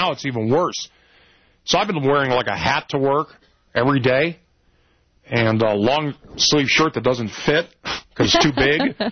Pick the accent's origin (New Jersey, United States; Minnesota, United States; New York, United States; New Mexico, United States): Minnesota, United States; moved away; I grew up in Minnesota, left there partly to get away from winters like this.